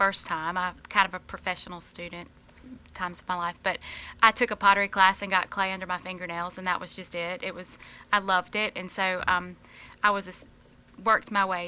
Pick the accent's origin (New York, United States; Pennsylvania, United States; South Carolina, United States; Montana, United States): South Carolina, United States; York; now in Greenwood, United States; I'm originally from York, South Carolina. And I have been in Greenwood for 2 years. I'm starting my third year at Lander.